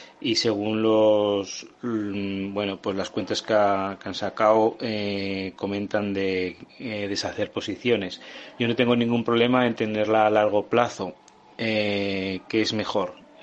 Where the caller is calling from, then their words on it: Zaragoza, Aragon, Spain; de Zaragoza